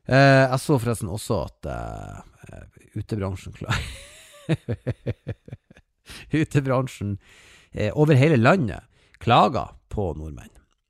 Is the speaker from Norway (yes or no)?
yes; Norway; vanligtvis när vi är hemma i Norge så är vi ute varje helg